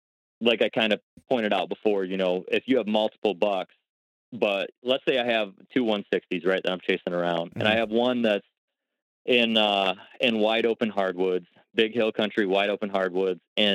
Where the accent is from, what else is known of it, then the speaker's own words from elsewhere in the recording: Ohio, United States; in my home state, at least in Ohio, I want to have my target buck completely figured out